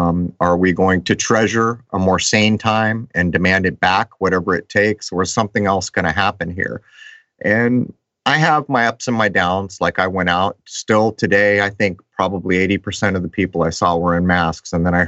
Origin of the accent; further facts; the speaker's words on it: San Diego, California, United States; It happened in La Mesa, which is my hometown of San Diego.